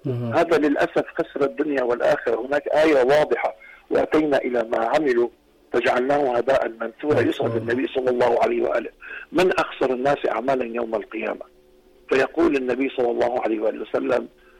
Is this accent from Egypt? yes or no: no; Lebanon